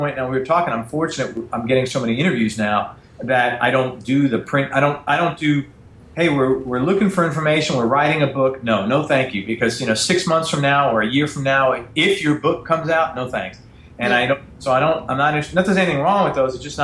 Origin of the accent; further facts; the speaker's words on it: Bronx, New York, United States; because I grew up in the Bronx and ate a lot of pizza.